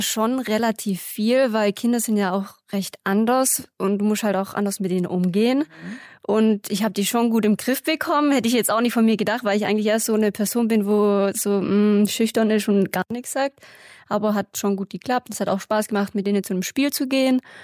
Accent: Herrenberg, Baden-Württemberg, Germany; born there; now in Nebringen, Germany; Also, ich wohne in Nebring, ich bin in Herrenberg geboren

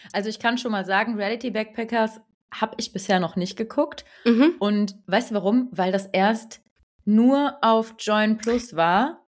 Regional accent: Cologne, North Rhine-Westphalia, Germany; Mein Glück, weil ich komme aus Köln.

